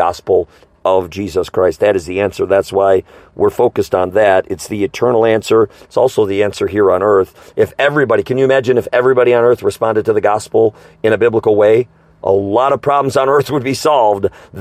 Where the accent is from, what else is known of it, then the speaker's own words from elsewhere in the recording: United States; And I want to go here as an American.